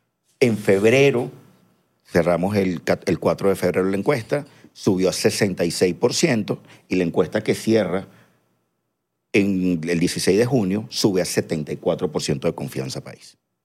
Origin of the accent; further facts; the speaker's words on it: Venezuela; yo creo que a nosotros nos viene un sangre, sudor y lágrimas en función de los como ser venezolanos.